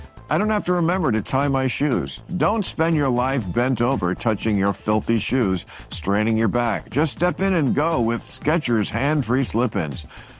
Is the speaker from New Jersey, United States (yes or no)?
yes; New Jersey, United States; And my home state, New Jersey, the Borgata on May 18th